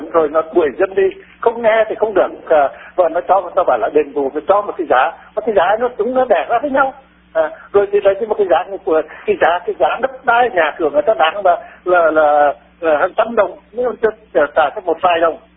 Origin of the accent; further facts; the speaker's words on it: Hà Tĩnh, Vietnam; Cho nên là quê tôi thì bây giờ ngày xưa Hà Tĩnh là một cái nơi mà gọi là ở đấy cũng gọi là địa linh nhân kiệt